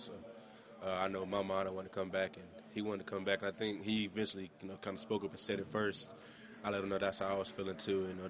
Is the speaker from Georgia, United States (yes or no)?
yes; Georgia, United States; but I'm from Georgia, obviously, so I was always big on just Georgia sports.